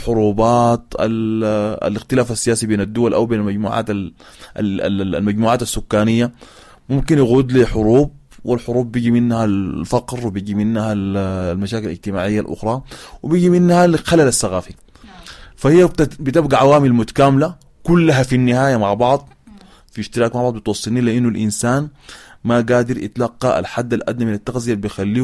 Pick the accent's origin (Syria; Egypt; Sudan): Sudan; يعني ممكن تلقى ناس بعض القبائل عندنا في السودان أو في جنوب السودان أو في كينيا يكون عندهم أبقار كثيرة جدا